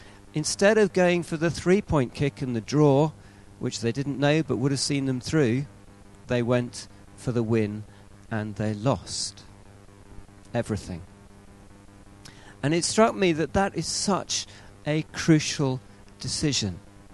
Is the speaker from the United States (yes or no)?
no; England, United Kingdom; And I suppose as an English person and other English people here